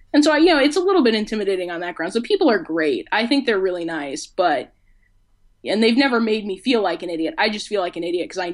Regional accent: Colorado, United States; I grew up in Colorado, but I eventually chose to come here, so I guess I have no one to blame but myself.

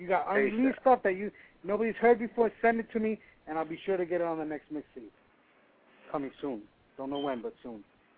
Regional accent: Colombia; Yeah, I'm from Colombia.

